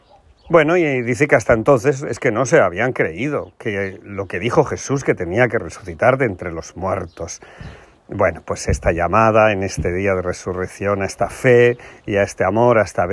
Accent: Porcuna, Andalusia, Spain; born there; aunque tengo que recordar siempre que mi pueblo de nacimiento es Porcuna, al que quiero muchísimo

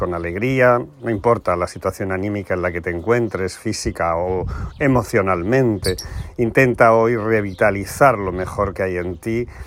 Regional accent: Porcuna, Andalusia, Spain; born there; aunque tengo que recordar siempre que mi pueblo de nacimiento es Porcuna, al que quiero muchísimo

